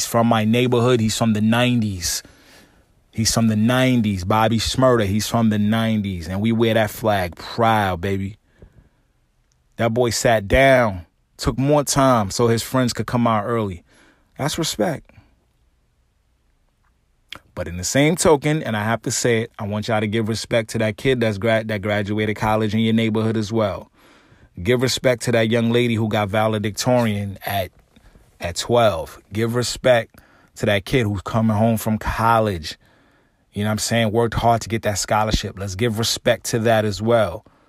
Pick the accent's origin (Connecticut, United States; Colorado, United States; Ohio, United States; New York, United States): New York, United States; Brooklyn; I'm from Brooklyn